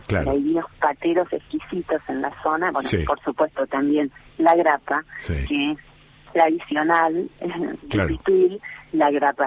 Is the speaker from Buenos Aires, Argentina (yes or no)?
yes; Buenos Aires, Argentina; born there; moved away; Nací en Buenos Aires.